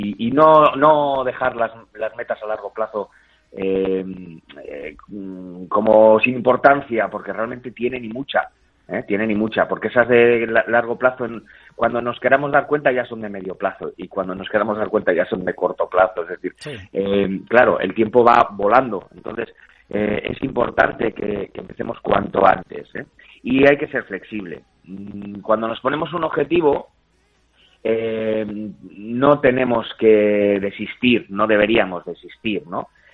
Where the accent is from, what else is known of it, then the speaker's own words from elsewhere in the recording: Basque Country, Spain; como buen vasco